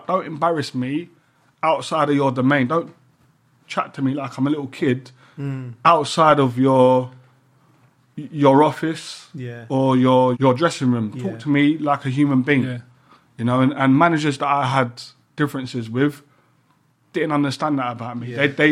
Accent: Peckham, London, United Kingdom; I grew up in Peckham where you got told right from wrong.

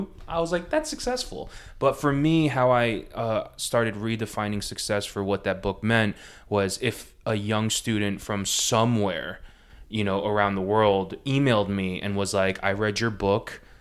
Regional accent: New Jersey, United States; I was born and raised in Jersey. All my best friends live there. My family lives there.

